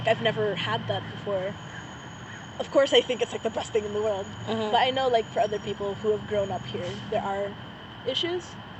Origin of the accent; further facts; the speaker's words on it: Philippines; People are actually surprised to see that I actually, like, grew up in the Philippines. I'm half Filipino.